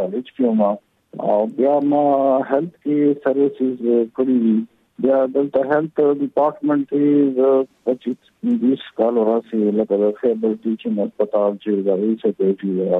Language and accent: Pashto; Pabbi, Khyber Pakhtunkhwa, Pakistan; زه جی بنیادی خو یم د پبو، د وړوکوالی مې پبو کې